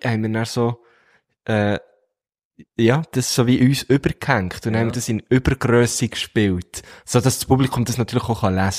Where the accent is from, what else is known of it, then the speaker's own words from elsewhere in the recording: Switzerland; ich, als richtiger Schweizer.